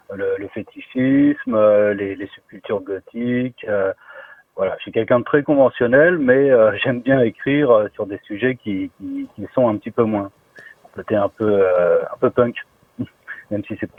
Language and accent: French; Hauts-de-France, France; Ah, d'accord, bon, bah, moi de l'Aisne.